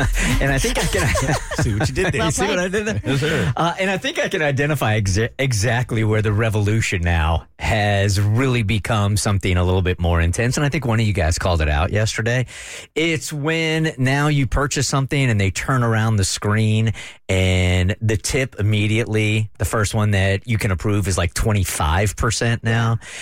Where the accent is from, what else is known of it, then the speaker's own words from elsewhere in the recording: United States; As an American, I think we're so used to tipping